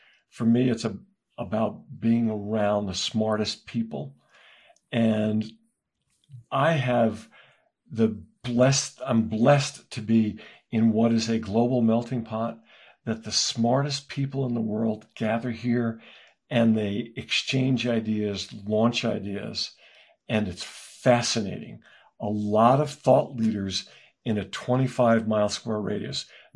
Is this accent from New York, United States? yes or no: yes; Brooklyn, New York, United States; We're both originally from New York. I'm from Brooklyn and Queens and she's from Long Island. And when you grow up there and you leave there, you realize how important it was to grow up there.